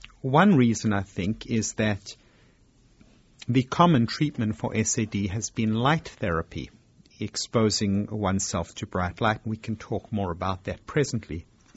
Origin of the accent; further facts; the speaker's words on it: South Africa; moved away as an adult; now in New York City, United States; Well, I came myself from South Africa to New York City to do my psychiatric residency